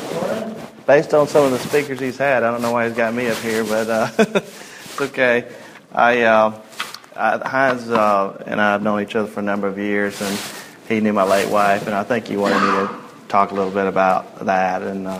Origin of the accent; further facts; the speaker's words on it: Folkston, Georgia, United States; Growing up, I grew up in South Georgia on the coast, a little town called Folkestone. It's about 2,000 or 3,000 people live there.